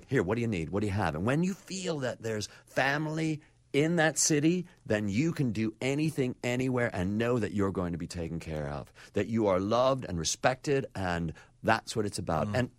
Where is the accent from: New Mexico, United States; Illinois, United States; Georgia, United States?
Illinois, United States; Chicago; now in Los Angeles, United States; To be a Chicagoan in L.A. is huge.